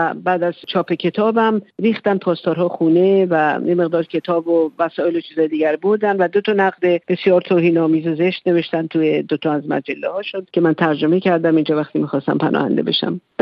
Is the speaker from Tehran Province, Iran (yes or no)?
yes; Tehran, Tehran Province, Iran; moved away as an adult; من در تهران زاده شدم و تحصیلات متوسطم رو در ایران کردم